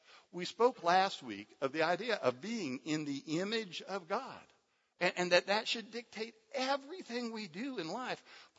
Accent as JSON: {"language": "English", "country": "United States", "said": "I'm an American. I've got a weak stomach."}